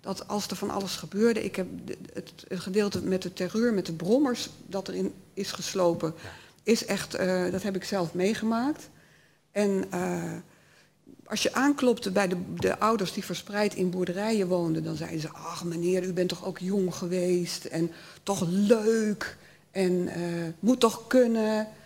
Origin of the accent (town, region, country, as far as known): North Brabant, Netherlands; born or raised there; also born or lived in Hilversum